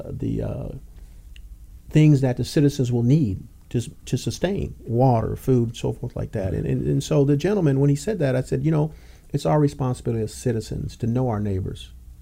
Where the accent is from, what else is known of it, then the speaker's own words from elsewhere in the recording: Indiana, United States; You know, I came from Indiana. Indiana, we had harsh weather